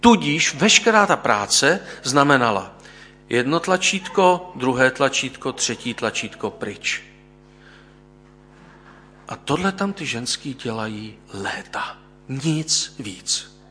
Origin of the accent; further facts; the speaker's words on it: Ostrava, Moravian-Silesian Region, Czechia; já jsem vyrostl ve Vítkovických železárnách a strojírnách Klementa Gottwalda, to bylo v Ostravě